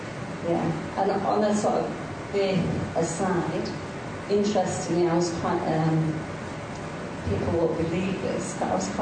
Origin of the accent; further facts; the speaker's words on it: Penrith, North West England, United Kingdom; I was brought up in Penrith, and at the time that the accident happened, we lived in Carlisle, but I kept going to the Methodist Church whenever I was at my mother's